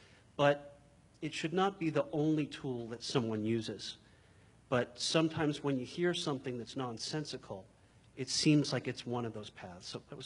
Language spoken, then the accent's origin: English; Bronx, New York, United States; moved away; also born or lived in Ohio; I'm originally from the Bronx. And the East Coast Christianity looks nothing like Ohio Christianity. And I've been here for 14 years now.